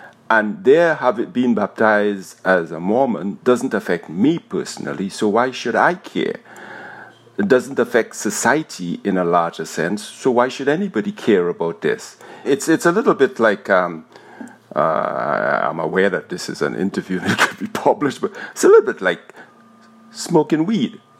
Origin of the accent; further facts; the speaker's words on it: Trinidad & Tobago; born there; I am your dad, the father of Adiel. I was born in Trinidad. I am now, I'm going to be 73 years old in the next few weeks.